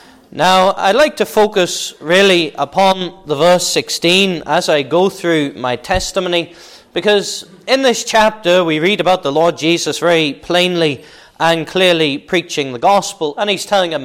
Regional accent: Liverpool, North West England, United Kingdom; now in North Yorkshire, United Kingdom; But for the first 16 years of my life, as I say, I was brought up in Liverpool.

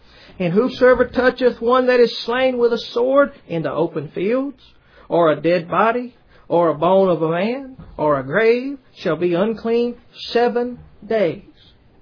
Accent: the South, United States; accent: southern; Y'all kind of joked at the way that my southern accent, I pronounce dead and put a couple of syllables in it.

